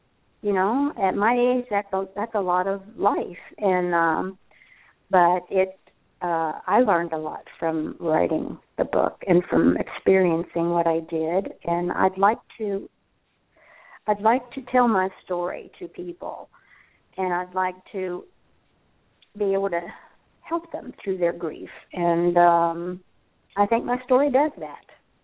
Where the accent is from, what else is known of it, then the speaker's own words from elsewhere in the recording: Point Pleasant, United States; the Columbus Dispatch, where this took place, and my hometown of Point Pleasant.